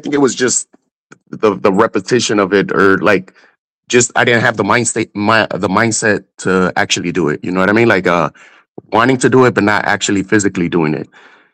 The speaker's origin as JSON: {"language": "English", "region": "Texas", "country": "United States", "tie": "born or raised there", "also_born_or_lived": "New York, United States / Chicago, United States / California, United States", "lives_now": "Phoenix, United States", "said": "So I was born in Texas. My family moved around a lot, so the majority of my childhood was in Texas, but lived in New York, Chicago, California."}